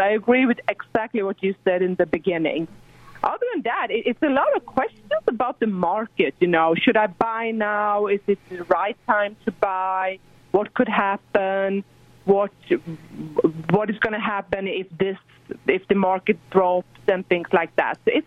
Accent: Sweden; English is a second language; moved away as an adult; also born or lived in Texas; now in United States; Yeah, it's no way I can get away from that accent, how hard I try, right? It's with me. So I'm actually born and raised in Sweden, in the northern part of Europe.

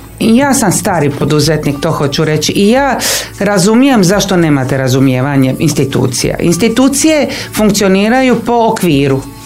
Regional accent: Split, Split-Dalmatia County, Croatia; now in Otočac, Croatia; I mi smo se preselili, mi smo iz Splita se preselili u Otočac.

